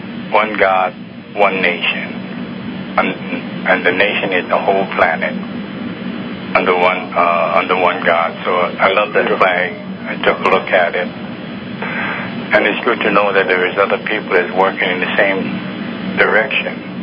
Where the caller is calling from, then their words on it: Honolulu, Hawaii, United States; I'm calling from Honolulu, Hawaii.